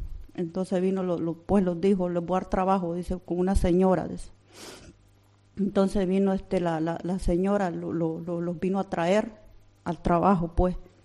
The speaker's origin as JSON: {"language": "Spanish", "country": "Nicaragua", "moved": "yes", "said": "yo me vine de allá de Nicaragua buscando, pues, porque ya está muy dura la situación, está muy dura. Entonces los venimos, pues, aquí con mi marido a trabajar"}